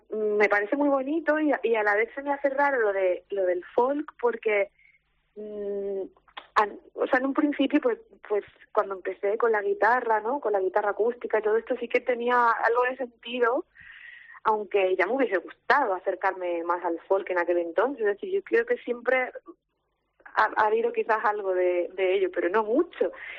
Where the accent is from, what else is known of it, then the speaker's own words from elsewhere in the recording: Málaga, Andalusia, Spain; moved away as an adult; now in Madrid, Spain; como me fui con 18 años de Málaga